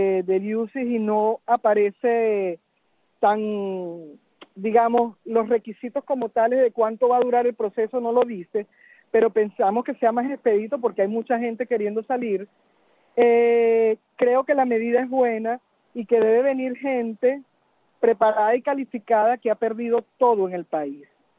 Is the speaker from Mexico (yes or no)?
no; Venezuela; eso no nos representa a nosotros como venezolanos.